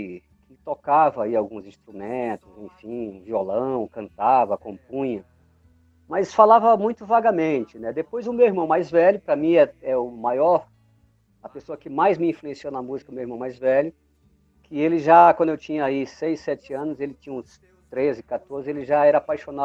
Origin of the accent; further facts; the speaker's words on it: Mossoró, Rio Grande do Norte, Brazil; born there; Eu sou potiguar, eu sou do Rio Grande do Norte. Eu nasci em Mossoró, que é a segunda cidade do estado que tem ali, Rio Grande do Norte, que tem ali Natal como a capital.